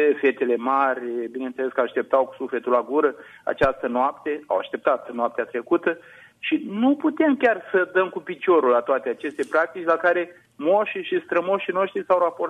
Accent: Romania; Deci eu, ca și creștin, repet, n-ar trebui să am argumente, dar pe de altă parte noi suntem și am trăit ca români

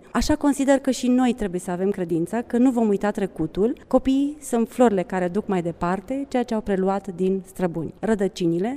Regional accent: Humulești, Neamț County, Romania; dacă tot vin din Humulești, am venit cu aceste povești

